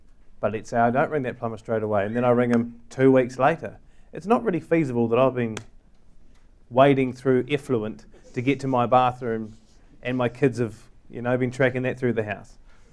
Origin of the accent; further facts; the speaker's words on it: Tauranga, Bay of Plenty, New Zealand; moved away as an adult; now in United Kingdom; So I came down here from Tauranga and studied commercial law and marketing